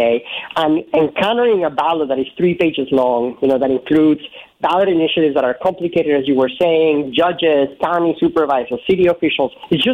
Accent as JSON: {"language": "English", "country": "Mexico", "moved": "yes", "lives_now": "United States", "said": "I'm an immigrant from Mexico myself. I came to this country 20 years ago."}